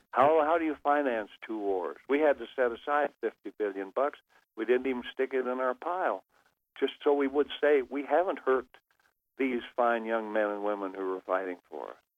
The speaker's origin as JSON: {"language": "English", "town": "Cody", "region": "Wyoming", "country": "United States", "tie": "born or raised there", "said": "I was from the West. I was raised in Cody, and I actually milked cows with my hands"}